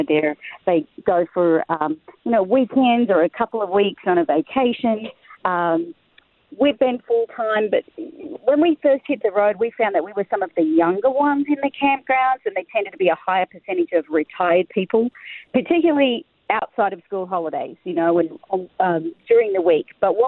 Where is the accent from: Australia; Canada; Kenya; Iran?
Australia; now in United States; if you can't tell from the accent, Robin, somebody might be wondering, I'm Australian, but I've been living in the U.S. for 10 years.